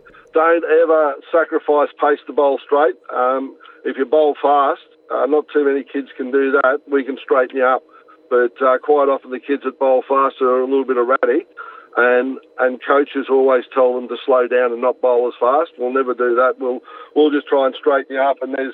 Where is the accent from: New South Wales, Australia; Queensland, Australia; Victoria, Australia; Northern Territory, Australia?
Victoria, Australia; Euroa; born there; I was born in Euroa, and while that was a strong sporting place as such